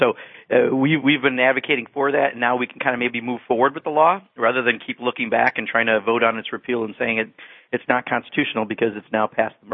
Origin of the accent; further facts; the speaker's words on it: Wisconsin, United States; now we have to make states like my home state of Wisconsin